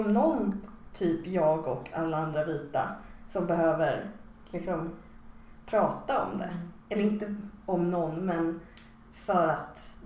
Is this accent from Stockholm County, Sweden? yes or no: yes; Stockholm, Stockholm County, Sweden; Nej. Jag är från Stockholm.